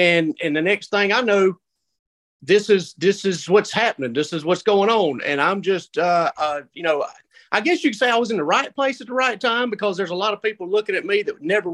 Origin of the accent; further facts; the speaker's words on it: South Carolina, United States; It's far up north as you can think, man. I'm from South Carolina.